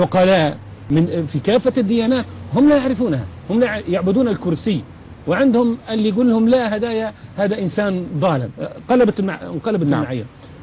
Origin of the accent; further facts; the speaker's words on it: Misrata, Misrata District, Libya; حصل عندنا في مصراته وفي ليبيا بشكل عام